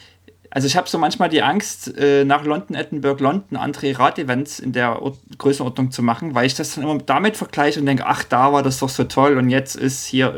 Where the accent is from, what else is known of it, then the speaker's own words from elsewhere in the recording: East Germany, Germany; now in Norway; Ich komme ja nun aus dem Osten und überlege so, Mensch, und wohne in Norwegen